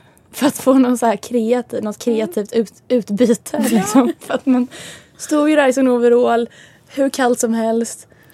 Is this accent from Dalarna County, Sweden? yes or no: no; Vimmerby, Kalmar County, Sweden; Jag är uppvuxen i Vimmerby. Jag gick gymnasiet där och sen efter gymnasiet så flyttade jag till Österrike.